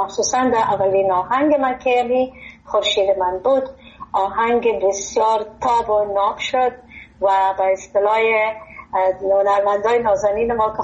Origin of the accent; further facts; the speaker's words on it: Afghanistan; moved away; من بسیار از افغانستان سابقا برآمدیم، هیچ چیزی از مملکت به یادم نیست.